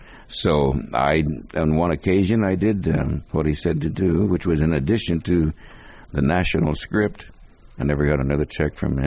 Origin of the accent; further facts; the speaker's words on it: Hayward, California, United States; as a kid growing up in Hayward